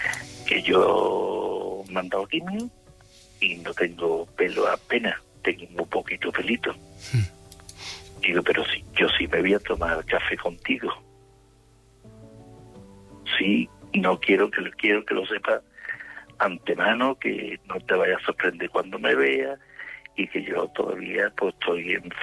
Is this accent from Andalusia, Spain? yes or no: yes; Seville, Andalusia, Spain; Porque yo soy de Sevilla